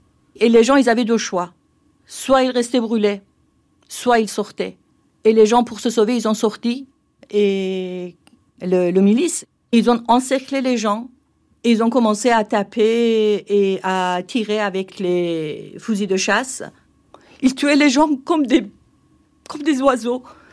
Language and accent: French; Iran; French is a second language; now in France; depuis, je suis en France. Là, maintenant, j'ai la nationalité française, mais j'ai quitté l'Iran, mais l'Iran, il ne m'a jamais quitté.